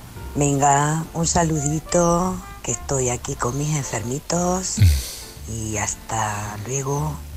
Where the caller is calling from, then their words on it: Almería, Andalusia, Spain; de Almería y estoy trabajando, soy enfermera